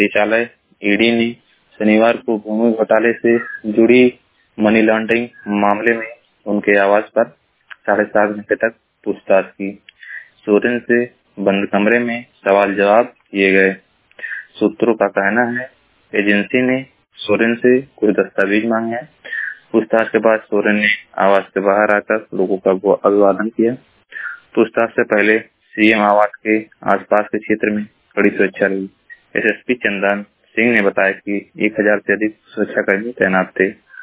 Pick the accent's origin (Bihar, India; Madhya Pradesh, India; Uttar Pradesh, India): Uttar Pradesh, India; Maharajganj; मैं जिला महाराजगंज का निवासी हूँ।